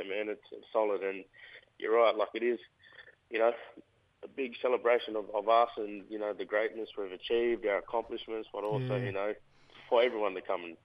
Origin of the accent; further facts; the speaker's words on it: Nowra, New South Wales, Australia; Man, yes, I'm a Yuna Tungari breed, born and raised on the South Coast, New South Wales, down Nowra there.